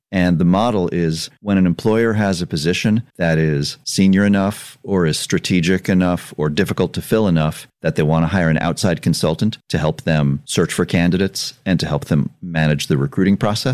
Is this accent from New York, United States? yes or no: yes; New York, United States; I was born in Queens. I grew up in the suburbs.